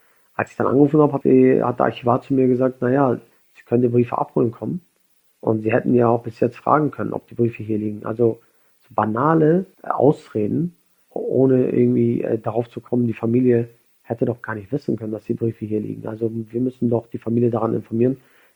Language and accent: German; Schleswig-Holstein, Germany; wenn ich sage, ich komme aus Schleswig-Holstein oder aus Deutschland.